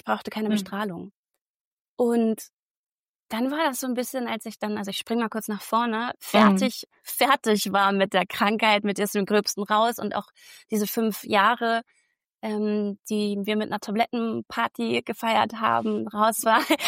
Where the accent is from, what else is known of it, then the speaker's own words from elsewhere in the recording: Hamburg, Germany; Ich bin Hamburgerin, in Eppendorf.